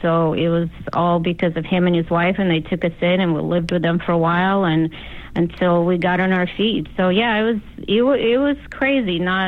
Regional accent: Russia; now in United States; No, well, I'm originally from Russia, which was, well, when it was Soviet Union.

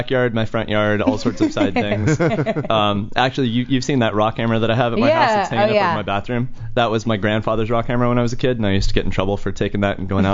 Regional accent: Montana, United States; born there; also born or lived in Wyoming / Austin; now in Los Angeles, United States; I was born in Montana, lived a lot of my life in Wyoming, and then Austin, Texas. I've been out in LA for about 4 years now.

